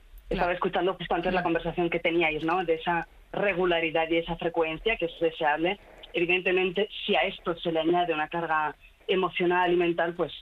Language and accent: Spanish; Italy; También soy italiana, sí, la parte más interesante de todas.